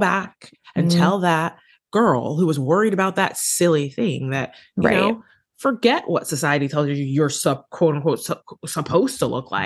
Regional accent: East Coast, United States; You know, and it's interesting too, though, you know, because I'm from the East Coast.

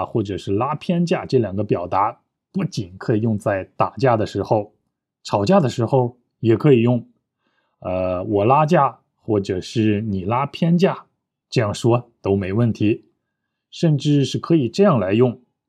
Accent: China; 虽然我是中国人，但是我写汉字真的不好看

